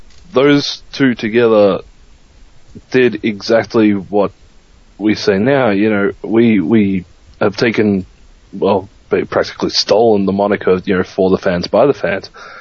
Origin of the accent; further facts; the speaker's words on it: Australia; And they give me shit for being Australian